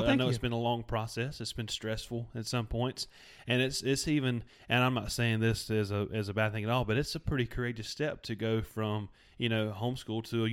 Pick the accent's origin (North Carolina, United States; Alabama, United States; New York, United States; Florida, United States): North Carolina, United States; Wadesboro; I'm in the Wingate Marshall area, and I'm from Wadesboro, and I'm about to be going down to Waxhaw.